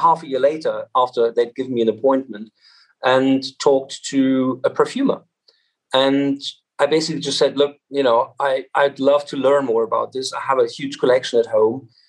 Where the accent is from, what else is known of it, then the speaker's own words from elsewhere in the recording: Kassel, Hesse, Germany; They were luckily only an hour up north from Kassel, my hometown.